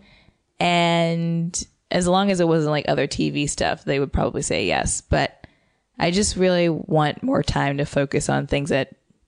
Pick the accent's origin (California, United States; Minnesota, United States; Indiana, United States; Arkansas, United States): Indiana, United States; Indianapolis; No, I grew up in Indiana.